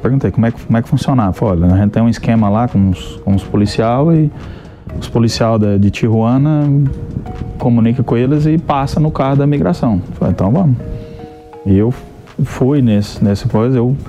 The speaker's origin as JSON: {"language": "Portuguese", "town": "Itaberaí", "region": "Goiás", "country": "Brazil", "moved": "yes", "lives_now": "United States", "said": "Eu sou goiano, eu sou de uma cidade pequena que chama Itaberaí, e moro nos Estados Unidos, tenho 19 anos. Eu falo que eu fui imigrante raiz, porque eu fui pelo México."}